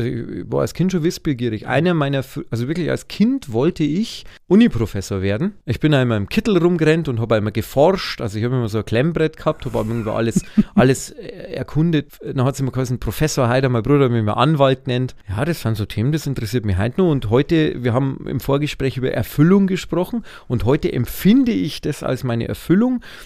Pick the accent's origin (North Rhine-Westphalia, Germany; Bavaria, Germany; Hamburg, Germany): Bavaria, Germany; Pullenreuth; also born or lived in Marktredwitz; Also mein daheim haben es in Boinerath, also Pullenreuth, in der nördlichen Oberpfalz hingepackt. Das ist zwischen Rawatz und Kemmert, also zwischen Marktredwitz und Chemnat. Geboren bin ich in Marktredwitz.